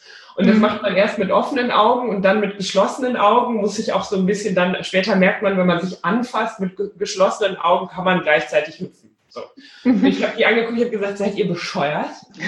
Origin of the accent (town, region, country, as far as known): Rhineland, Germany; born there